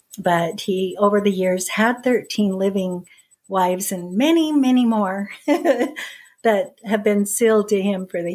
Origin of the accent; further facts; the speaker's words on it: Utah, United States; We called the area we grew up in Pliggyville, and that was okay for us to say that.